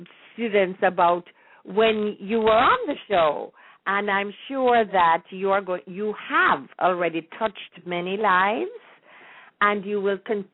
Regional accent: Jamaica; So I remember those precious nursery rhymes or memory gems as we were growing up in Jamaica.

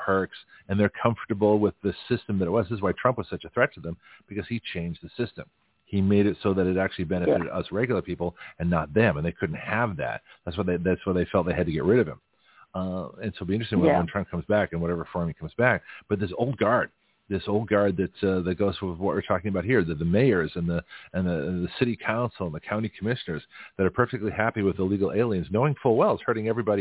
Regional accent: Canada; moved away; also born or lived in Australia; I didn't escape a horrible country. You know, I came from Canada to Australia to here, but it still was a process.

